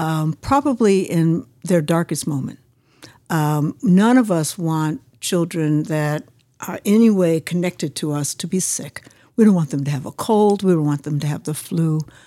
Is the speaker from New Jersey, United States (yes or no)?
no; Chicago, Illinois, United States; So I'm from Chicago, born and raised, always been attracted to issues for children, right?